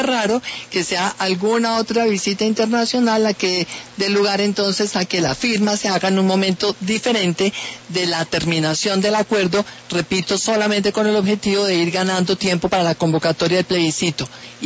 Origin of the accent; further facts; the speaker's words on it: Colombia; Yo soy colombiana, católica, apostólica, romana